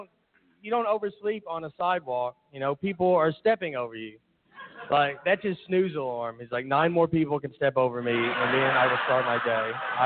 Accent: Tennessee, United States; accent: thick accent; I am originally from Tennessee. And, all right. I have a thick accent.

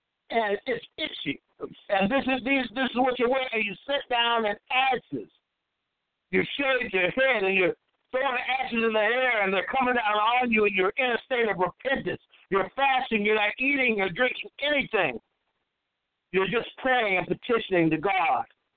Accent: Iowa, United States; You don't see it so much today, but I come from Iowa

